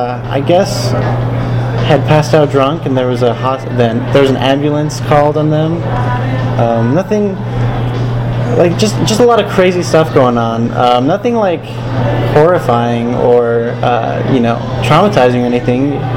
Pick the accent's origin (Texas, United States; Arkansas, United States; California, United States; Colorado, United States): Colorado, United States; Lakewood; moved away as an adult; now in Utah, United States; Yeah, I'm from Lakewood. Oh, Lakewood. Yeah. So I grew up there. I've come to Utah to go to school, and I've been there for the last few years.